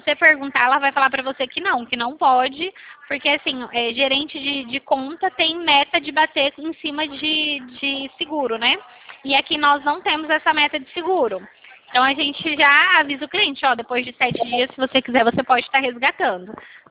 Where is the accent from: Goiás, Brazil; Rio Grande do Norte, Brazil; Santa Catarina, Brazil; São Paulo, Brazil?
São Paulo, Brazil; Eu sou de São Paulo, tá?